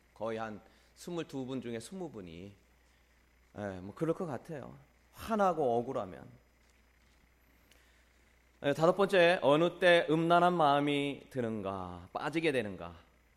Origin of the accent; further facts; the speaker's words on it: Chungcheong, South Korea; 제가 충청도 사람이라 웬만하면 화안 내거든요.